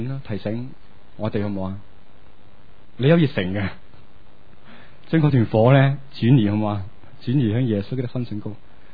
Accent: Hong Kong; 我是揀这样东西出来，因为对我们香港来讲真的太忙，忙到呢我们真的呢疏远上帝

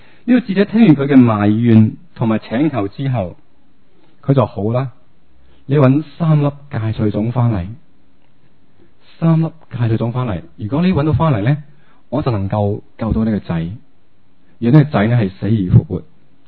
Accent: Hong Kong; 其实我们香港人很多的怨言

